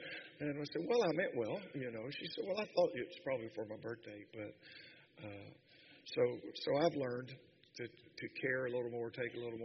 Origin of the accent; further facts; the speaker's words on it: the South, United States; I was probably born and raised in the South. And it wasn't South Bronx either. Where I come from, we call mother mama.